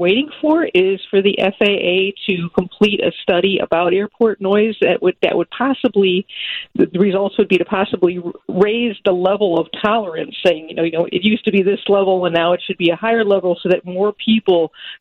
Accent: Roselle, United States; I grew up in Roselle, and I remember, the noise out there being enormous

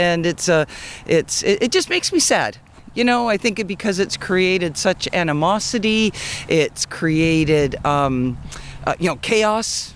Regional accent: Fort Erie, Ontario, Canada; also born or lived in overseas; I grew up and was raised in Fort Erie and then lived in different parts of Canada and overseas for a little bit.

